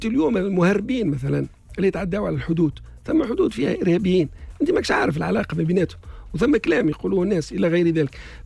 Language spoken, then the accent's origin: Arabic; Tunisia; احنا لو جينا كتونسي كانسان يحب يخدم البلاد مرحبا بيه